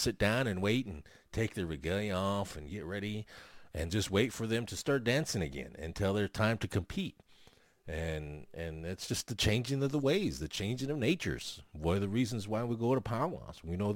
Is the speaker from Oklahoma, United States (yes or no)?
yes; Oklahoma, United States; That's right. I'm a Native American. I'm from the Kiowa tribe of Oklahoma.